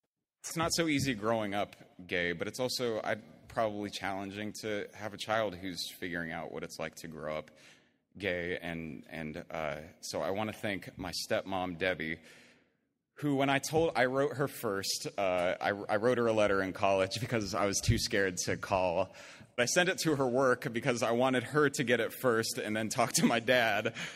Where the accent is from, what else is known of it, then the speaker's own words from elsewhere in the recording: Niceville, Florida, United States; I grew up in Niceville, Florida, which, if you're not familiar, is right below Alabama.